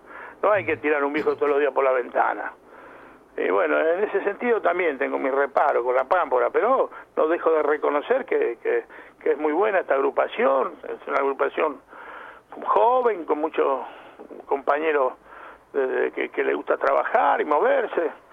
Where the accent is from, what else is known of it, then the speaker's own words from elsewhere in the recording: Buenos Aires Province, Argentina; Nosotros somos todos bonaerenses.